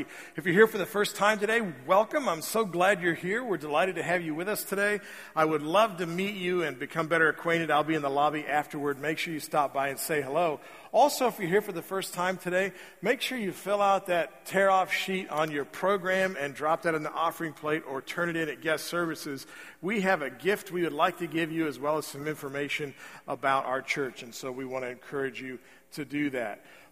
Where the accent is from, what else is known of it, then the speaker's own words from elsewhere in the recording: Indiana, United States; Growing up in Indiana on the farm